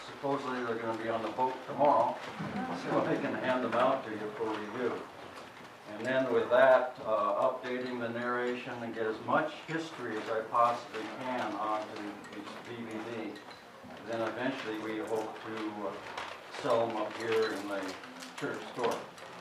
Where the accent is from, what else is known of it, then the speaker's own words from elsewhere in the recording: Seattle, Washington, United States; born there; I was not actually born here, but I was born in 1938 in Seattle, and then my mother brought me back up here when I was about 2 months old.